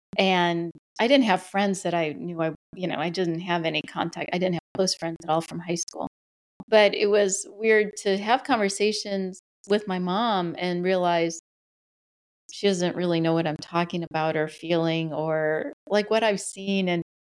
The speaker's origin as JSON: {"language": "English", "region": "Wisconsin", "country": "United States", "lives_now": "Jacksonville, United States", "said": "But I thought it would be because I was from Wisconsin."}